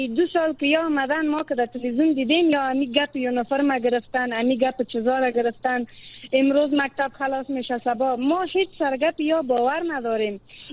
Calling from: Kabul, Afghanistan

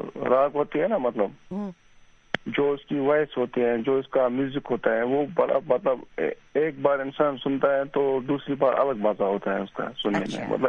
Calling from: Sopore, Jammu and Kashmir, India

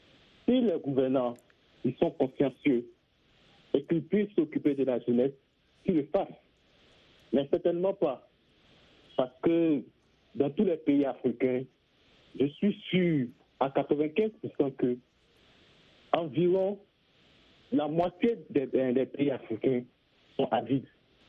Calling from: Abidjan, Côte d’Ivoire; Je suis de la Côte d'Ivoire, approximativement à Abidjan.

